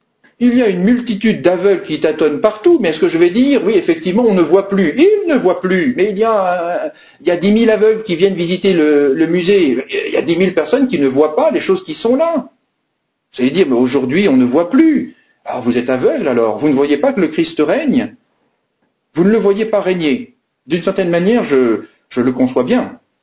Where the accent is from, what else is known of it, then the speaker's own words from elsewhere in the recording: France; ça c'est toute autre chose, nous sommes français.